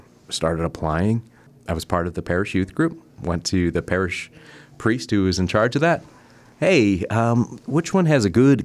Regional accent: Eastlake, Ohio, United States; I grew up actually not too far from Chesterland. I grew up in Lake County, okay. So I grew up in Eastlake.

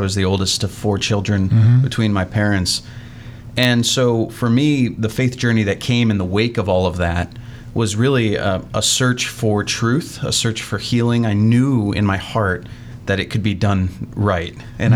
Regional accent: Cincinnati, Ohio, United States; Well, I grew up in Cincinnati, Ohio.

